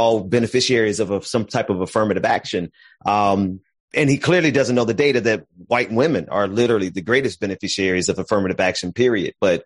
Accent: Mississippi, United States; I grew up in Mississippi

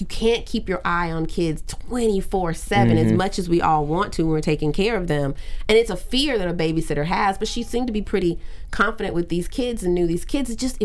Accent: the South, United States; And for me, I think I grew up in the South, but I didn't grow up in the South being comfortable with guns and having guns around.

